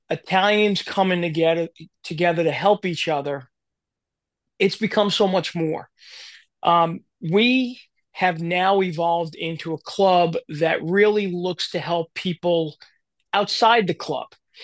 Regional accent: New York, United States; moved away; Myself, I came down from New York 25 years ago.

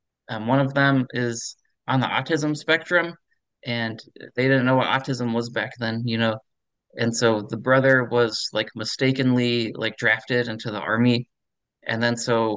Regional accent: Midwest, United States; also born or lived in North Dakota / Ohio / O'Fallon, Illinois / Iowa; I was born in North Dakota on the Air Force base there. And then we lived in Ohio and Illinois, and I went to college in Iowa. So I'm from all over the Midwest.

